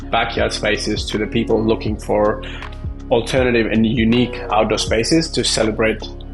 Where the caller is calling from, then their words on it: Sydney, New South Wales, Australia; I'm calling from the beautiful land, Northern Beaches in Sydney.